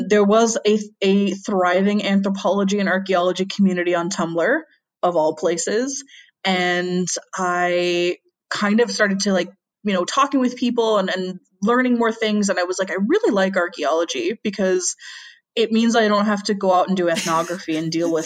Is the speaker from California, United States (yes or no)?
no; Boston, Massachusetts, United States; also born or lived in New York; now in United Kingdom; because Boston and growing up in Boston and being in New York quite a lot, I have like a very like Northeast upbringing, and that's like my cultural upbringing in the US. And now I live in the Northeast of England.